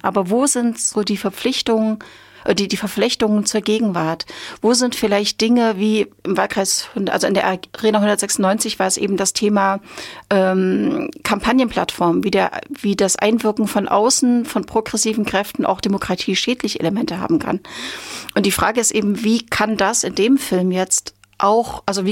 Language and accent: German; Weimar, Thuringia, Germany; ich lebe in Thüringen, ich komme aus Thüringen, ich liebe mein Land